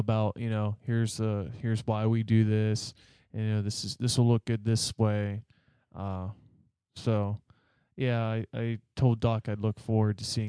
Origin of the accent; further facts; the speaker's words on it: Grove City, Pennsylvania, United States; born there; I was born in Grove City.